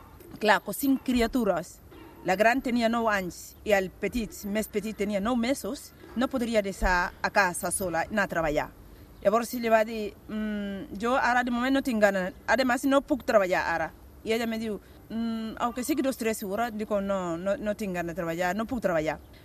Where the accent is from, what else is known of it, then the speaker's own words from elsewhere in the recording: Damena, Mali; Catalan is a second language; moved away as an adult; now in Spain; El meu poble és Damena. I vaig arribar amb molta gana d'arribar aquí.